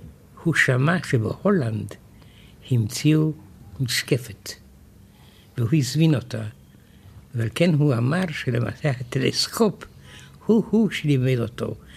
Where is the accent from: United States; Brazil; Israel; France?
France; אני גדלתי בצרפת